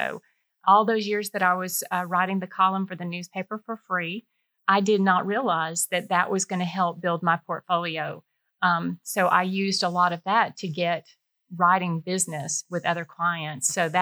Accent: Georgia, United States; I like Georgia. I was born and raised in Georgia. I know a lot about the people.

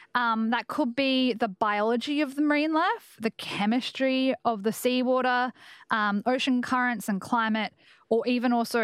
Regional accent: Victoria, Australia; I also grew up on a farm. I was about 100 kilometres inland. The farm I grew up on is near Hamilton in Western Victoria.

